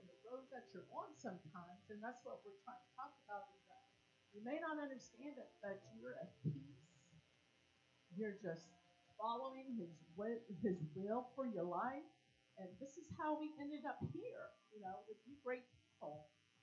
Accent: Orlando, Florida, United States; moved away as an adult; now in Ellijay, United States; we've been here since, what, July. We moved here in July, so we're originally from Orlando, and last October, we're living in Orlando, we decided we're going to move to the mountains

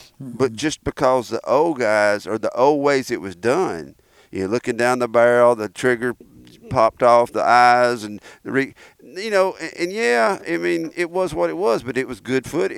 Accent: Alabama, United States; You know, I grew up in Alabama. We didn't use decoys. I still don't use decoys up here in these mountains.

